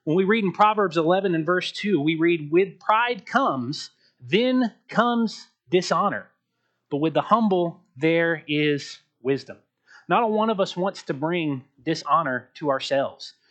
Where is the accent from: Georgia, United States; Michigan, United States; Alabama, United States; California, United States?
Georgia, United States; I'm from Georgia. I have no idea where Blairsville, Georgia is.